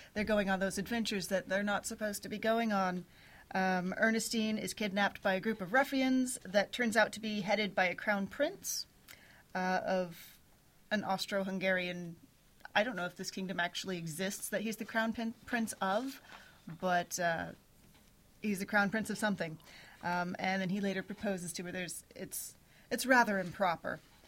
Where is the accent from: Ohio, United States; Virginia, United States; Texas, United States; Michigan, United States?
Texas, United States; now in United Kingdom; Oh, well, I'm from Texas, but I've moved around a lot, and now I'm here in the UK.